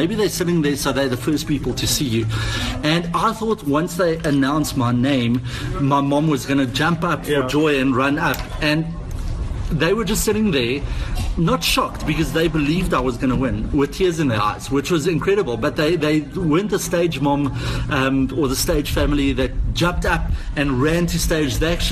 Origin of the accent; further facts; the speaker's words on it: South Africa; Unfortunately, you know, we can't see the interview because we in South Africa.